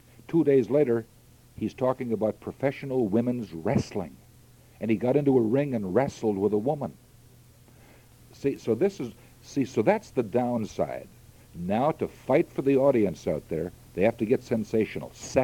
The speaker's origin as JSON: {"language": "English", "town": "Rugby", "region": "North Dakota", "country": "United States", "tie": "born there", "said": "I was born in Rugby, North Dakota in February 29th, leap year, 1936."}